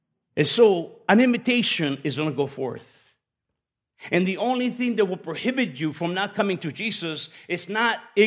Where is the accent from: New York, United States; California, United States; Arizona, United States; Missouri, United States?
California, United States; Los Angeles; But I was not from Orange County. I'm from the hood. I'm from East Los Angeles. So I would come here from East Los Angeles